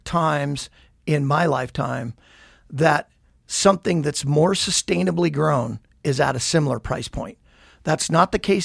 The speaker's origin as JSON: {"language": "English", "town": "Billings", "region": "Montana", "country": "United States", "tie": "born or raised there", "said": "I grew up, Justin, on a dryland wheat farm. I grew up in Billings, but our family had a farm south of Flaxville, in between Flaxville and Poplar, not far from Plentywood, so up in kind of the northeastern corner of the state."}